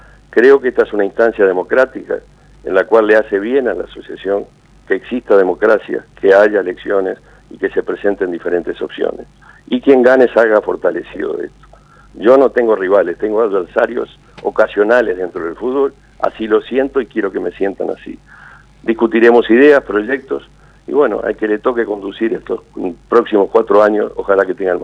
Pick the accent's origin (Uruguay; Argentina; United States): Uruguay; un hincha más, como tantos uruguayos